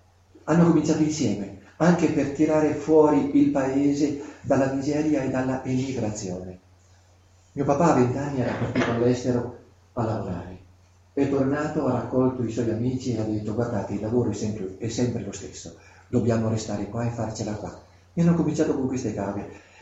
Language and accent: Italian; Veneto, Italy; ho fatto lì le elementari. Sotto le montagne, le prealpi, quando la pianura veneta comincia a salire verso le Dolomiti.